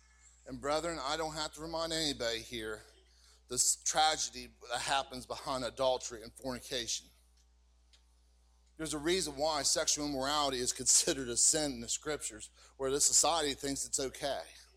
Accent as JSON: {"language": "English", "town": "Wick", "region": "West Virginia", "country": "United States", "tie": "born or raised there", "said": "I grew up out in Tyler County. I grew up in a place called Wick. And it's just a little black hole in Tyler County."}